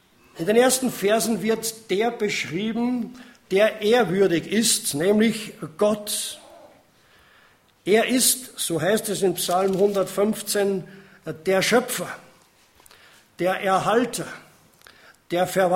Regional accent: Austria; Bei uns in Österreich, wir sind ja das Volk der Meckerer und nicht unbedingt das Volk der Ehrer.

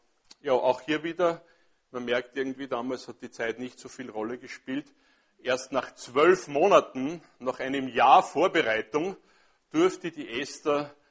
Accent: Austria; Nun, wir als Österreicher sind vielleicht nicht so diejenigen, die so die großen Feste feiern

